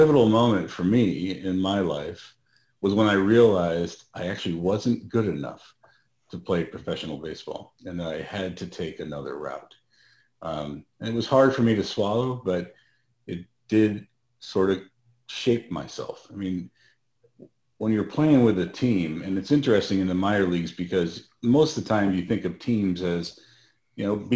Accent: Colorado, United States; now in Dallas, United States; I grew up in Colorado and skied and a lot of winter sports.

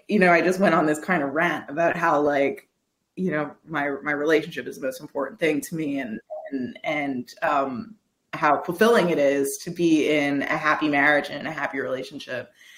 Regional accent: Quebec, Canada; I'm from Quebec.

